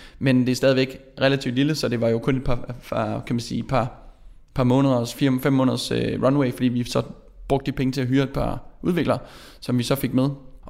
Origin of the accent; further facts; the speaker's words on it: Vadum, North Denmark Region, Denmark; Kasper, han er en bunderøv ligesom mig selv. Han er fra Brovst, jeg er fra Vadum.